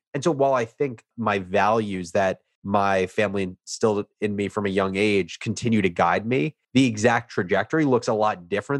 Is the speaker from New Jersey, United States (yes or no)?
yes; Livingston, New Jersey, United States; I grew up in New Jersey in the suburbs in Essex County, a town called Livingston.